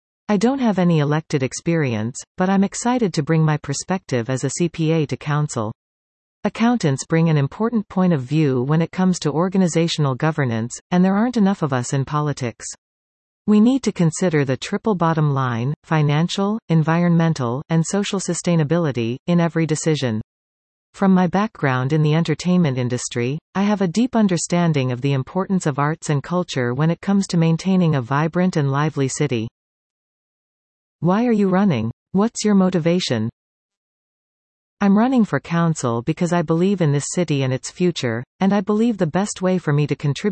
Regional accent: Saanich, British Columbia, Canada; now in Victoria, Canada; I've lived in the city of Victoria for 2 years, and was born and raised in Saanich and Oak Bay.

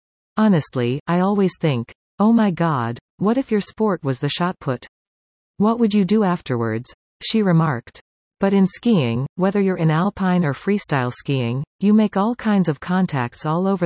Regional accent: Ottawa, Ontario, Canada; I grew up ski racing in Ottawa.

